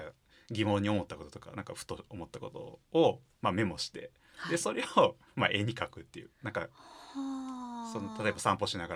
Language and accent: Japanese; Kobe, Hyogo, Japan; やっぱりね神戸にずっと、まあ、生まれ育ってた。